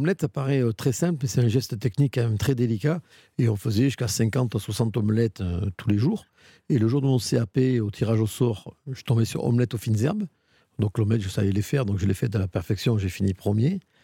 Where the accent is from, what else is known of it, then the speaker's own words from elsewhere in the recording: Southern France, France; now in Paris, France; quand je suis arrivé avec mon accent aussi, le petit gars du Sud qui monte à Paris